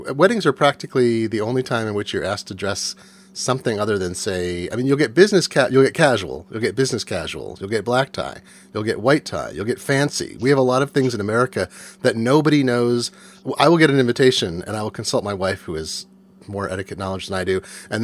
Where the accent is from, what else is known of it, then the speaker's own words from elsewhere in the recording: United States; As an American, I thought I knew what formal wear was.